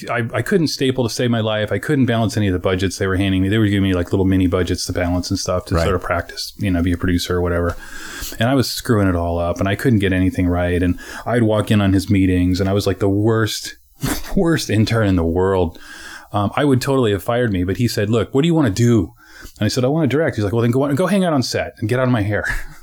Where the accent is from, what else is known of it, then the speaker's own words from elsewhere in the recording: Ohio, United States; moved away as an adult; Because I was from Ohio, and she'd found out.